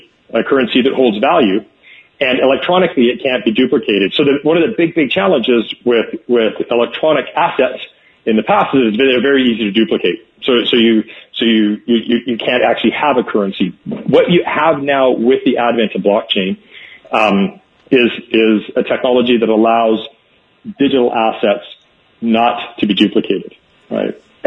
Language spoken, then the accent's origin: English; Alberta, Canada; Absolutely, I'm from Alberta.